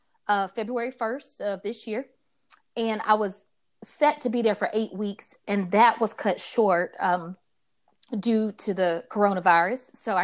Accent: Atlanta, Georgia, United States; I grew up in Atlanta during the week

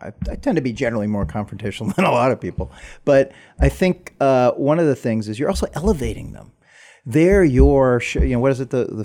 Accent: New York City, New York, United States; It is interesting because I'm from New York, and New York's more of a money town, obviously.

